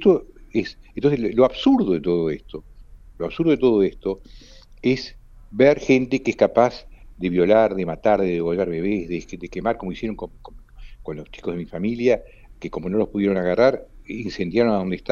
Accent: Argentina; yo soy argentino, ¿no? Yo nunca quise emigrar y yo soy judío, pero mi patria es Argentina.

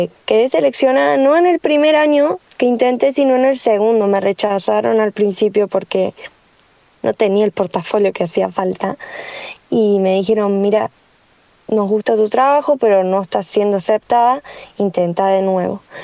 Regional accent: Córdoba, Argentina; moved away as an adult; Bueno, me crié en Córdoba, Argentina. Crecí ahí, pues solamente a los 18 que me fui del país.

